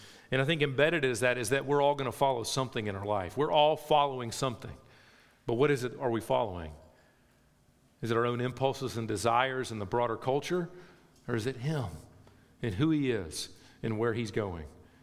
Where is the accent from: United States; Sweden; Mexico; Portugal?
United States; I'm an American, and in America, if there's one word you don't touch, that's the word rights.